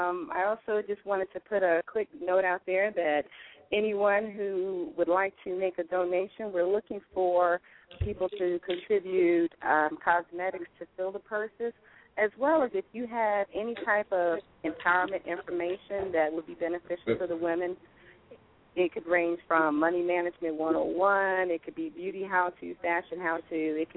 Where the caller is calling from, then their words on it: Maryland, United States; I'm calling from Howard County, Maryland.